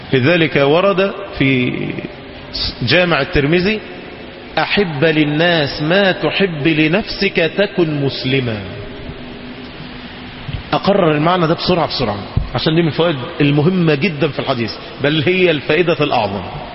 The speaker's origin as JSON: {"language": "Arabic", "country": "Egypt", "said": "أول ما عرف أن أنا مصري"}